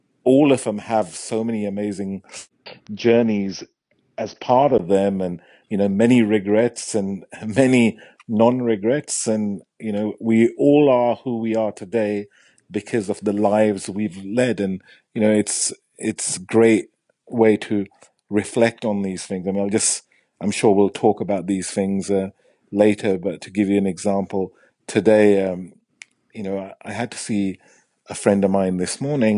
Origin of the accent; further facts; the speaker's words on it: Nelson, North West England, United Kingdom; born there; I was born in United Kingdom. I was born in a small town in the northwest of the country called Nelson, Lancashire, next to Burnley. It's a very industrial little village, actually. And he had a huge Pakistani community